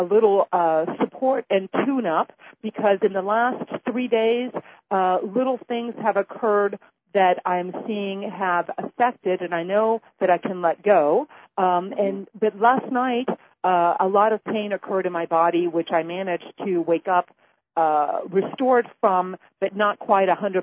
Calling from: Florida, United States; I'm calling you from Florida.

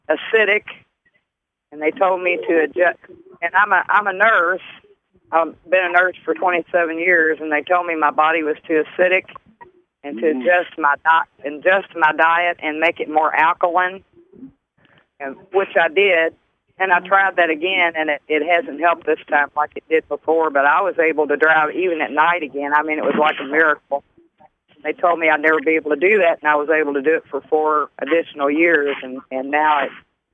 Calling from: Kentucky, United States; from Kentucky, and I used to call all the time

